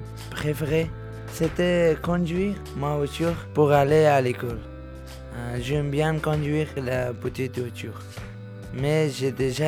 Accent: Afghanistan; French is a second language; now in France; je viens d'Afghanistan.

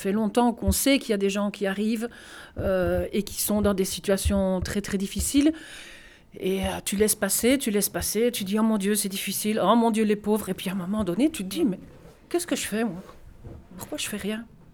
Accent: Belgium; now in Vialas, France; je vis ici depuis 8 ans. Voilà, je suis belge.

